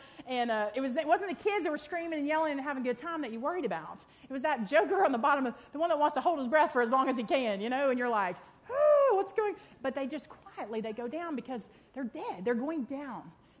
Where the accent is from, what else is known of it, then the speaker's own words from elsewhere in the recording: Lynchburg, Virginia, United States; So I grew up in Lynchburg, Virginia, and my dad was a children's pastor there.